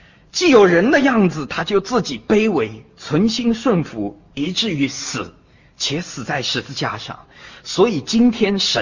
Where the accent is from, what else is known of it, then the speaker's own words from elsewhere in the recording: Suzhou, Jiangsu, China; 我是苏州人